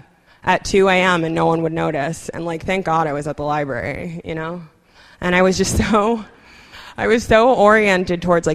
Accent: Brooklyn, New York, United States; I grew up in Crown Heights, mostly, well, it's black and Hasidic Jewish, but. I went to school in Park Slope.

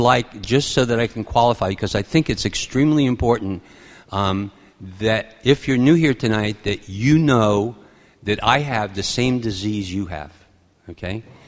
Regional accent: Flushing, New York, United States; I grew up here in New York. I grew up in Flushing. That's where I was bred and buttered, as they say.

